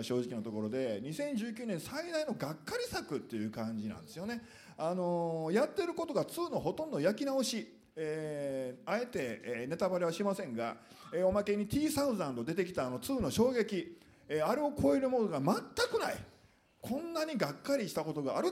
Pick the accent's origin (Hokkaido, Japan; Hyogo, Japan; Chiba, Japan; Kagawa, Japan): Hyogo, Japan; Kobe; その頃からやっぱりポロリっていうのは僕の長田区では結構共通語になってまして